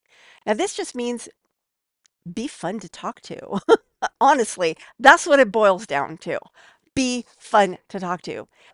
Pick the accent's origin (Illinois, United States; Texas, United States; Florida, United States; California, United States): California, United States; San Francisco; KFRC. That was the radio station that I grew up with in San Francisco.